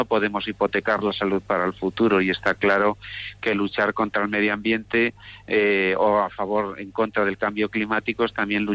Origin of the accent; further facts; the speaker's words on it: Huesca, Aragon, Spain; born there; yo soy de la España vacía, yo soy nacido en Huesca, estamos 14 habitantes por kilómetro cuadrado